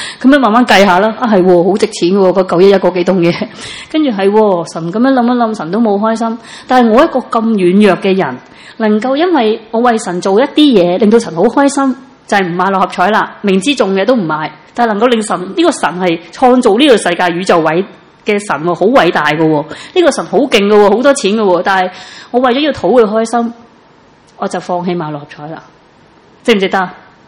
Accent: Chaozhou, Guangdong, China; 我本身由细到大我系潮州人嚟，潮州人好悭嘅，我好悭嘅一个人嚟。

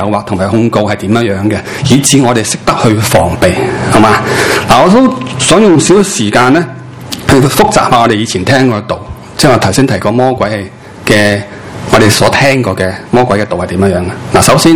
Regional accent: China; 我哋中国人嘅观念就系鬼咧，就系啲人死咗。

